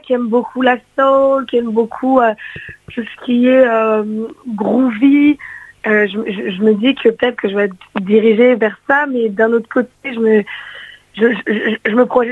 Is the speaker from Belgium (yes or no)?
no; Paris, Île-de-France, France; now in Narbonne, France; je suis originaire de Paris de base et je suis allée vivre à Narbonne